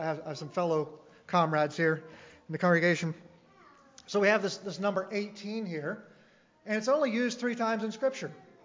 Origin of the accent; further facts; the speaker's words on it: Pennsylvania, United States; I grew up in Mifflin County. Big Valley